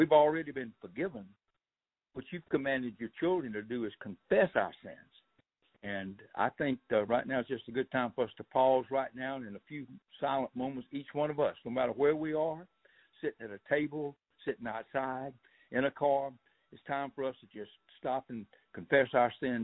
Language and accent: English; Georgia, United States; we're from South Georgia